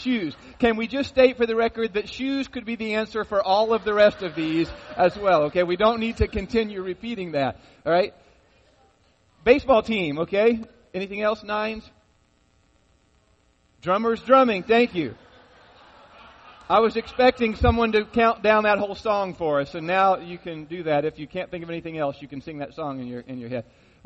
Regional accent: Scottsburg, Indiana, United States; now in Shelbyville, United States; But growing up in Scottsburg, and my dad was a big basketball fan

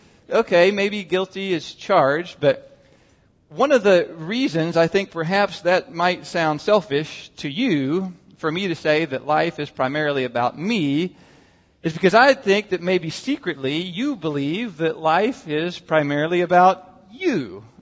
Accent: Scottsburg, Indiana, United States; growing up in Scottsburg, just 30 miles north of Louisville, right there on I-65

